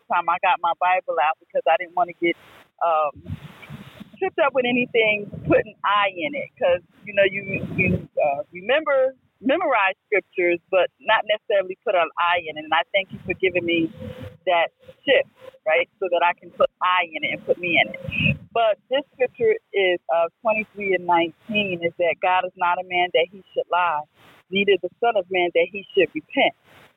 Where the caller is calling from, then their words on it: New Jersey, United States; I'm calling from North New Jersey